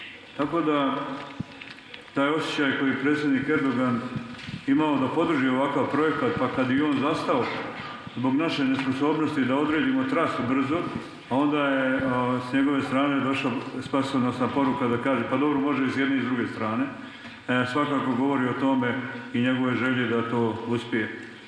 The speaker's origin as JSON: {"language": "Serbian", "country": "Serbia", "said": "evo kao Srbin"}